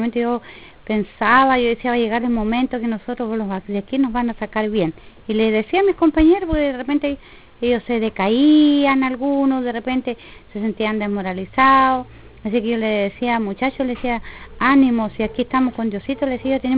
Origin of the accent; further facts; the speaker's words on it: Alto Palena, Los Lagos, Chile; Nací y criada en Alto Palena.